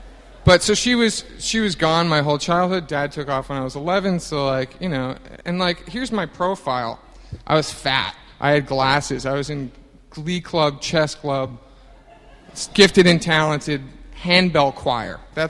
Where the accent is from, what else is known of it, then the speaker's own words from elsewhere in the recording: Maine, United States; also born or lived in Denver, Colorado; And I was born in Denver, Colorado, and I was content to tell you until January 9th that I was born a mile high and I was never coming down. And so I grew up in Maine. My family is all from Midcoast